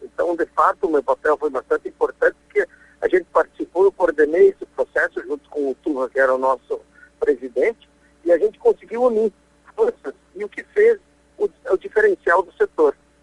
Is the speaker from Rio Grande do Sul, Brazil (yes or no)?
yes; Marau, Rio Grande do Sul, Brazil; nós, eu e o Turra, que somos de Marau, que conhecemos a origem, vivemos a avicultura na veia